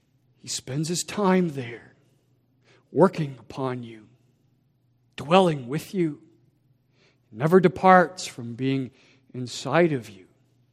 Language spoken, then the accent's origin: English; Loveland, United States; I remember one time when I was a child growing up in Loveland.